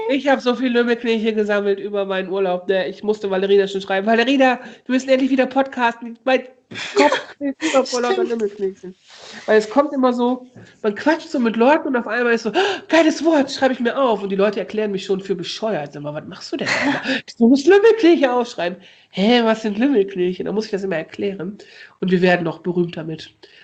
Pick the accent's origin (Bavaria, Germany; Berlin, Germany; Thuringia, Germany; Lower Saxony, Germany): Lower Saxony, Germany; Osnabrück; Ich komme ja aus Osnabrück, ne?